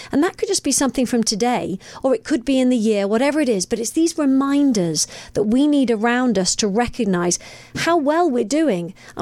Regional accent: Derby, East Midlands, United Kingdom; I'm a girl from Derby. I'm a girl from the middle of England, and I've managed to come over here and do this.

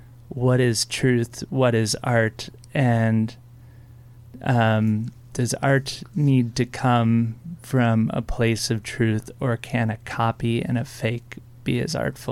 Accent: Illinois, United States; Actually, I was born in Chicago, but grew up in the suburbs of Chicago.

